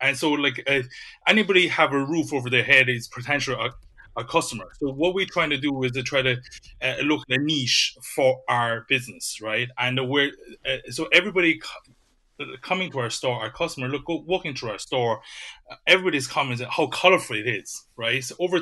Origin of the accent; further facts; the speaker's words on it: Ireland; English is a second language; also born or lived in China; I was born in China originally, so I moved over to Ireland when I was a teenager. So I suppose in my own kind of during my teenage years, I you know grew up in Asia.